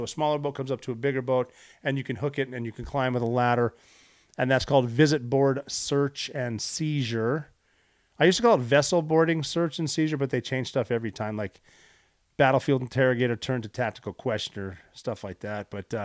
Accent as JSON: {"language": "English", "country": "United States", "said": "I am an American."}